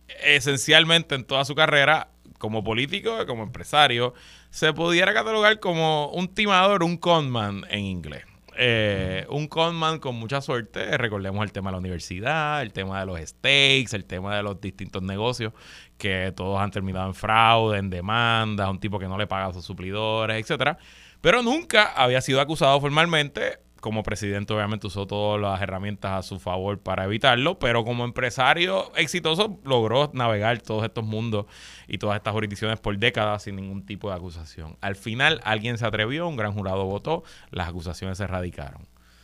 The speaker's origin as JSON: {"language": "Spanish", "country": "Puerto Rico", "said": "Pues si los puertorriqueños nos creemos el ombligo del mundo"}